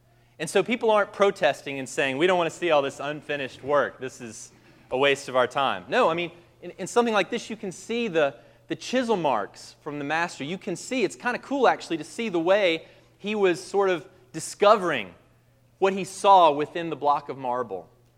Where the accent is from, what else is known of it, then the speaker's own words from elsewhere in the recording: Kentucky, United States; And, you know, I'm from Kentucky, so I'm sort of aware of horse racing.